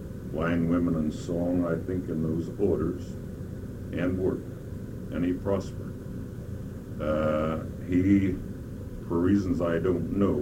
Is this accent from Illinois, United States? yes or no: no; Mill Valley, California, United States; born there; I was born in Mill Valley at a house on Blythedale Avenue of what is now the corner of Sycamore on April 7th, 1902.